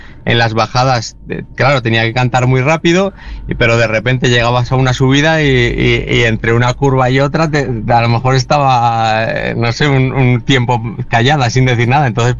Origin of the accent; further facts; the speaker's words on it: Teruel, Aragon, Spain; soy un piloto de Teruel